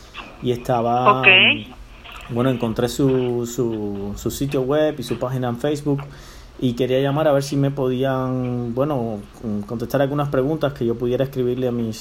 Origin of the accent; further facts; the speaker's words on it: Cuba; now in Miami, United States; Soy periodista cubano y vivo en Miami.